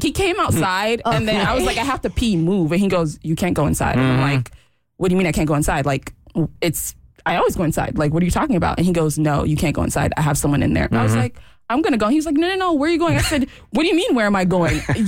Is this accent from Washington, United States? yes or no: no; Miami, Florida, United States; I'm originally from Miami.